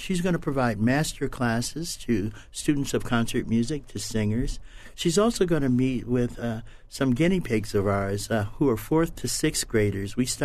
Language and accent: English; Midwest, United States; because I was raised congregational in the Midwest, it wasn't that atypical to go to Yale.